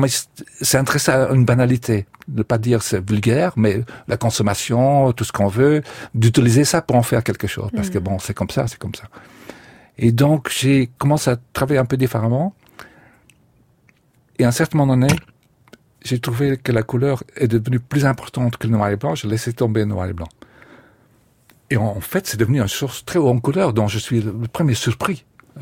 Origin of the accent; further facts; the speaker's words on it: Belgium; moved away; quand moi j'ai quitté la Belgique, culturellement, il se passait vraiment pas grand chose.